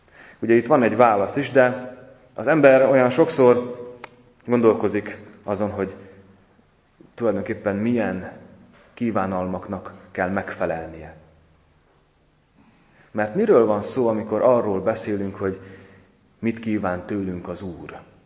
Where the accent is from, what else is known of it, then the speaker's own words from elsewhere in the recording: Zakarpattia Oblast, Ukraine; hanem oda egészen haza, 20 kilométerre a szülőfalunktól, megállnék Bús düledékein, Husznak Romváránál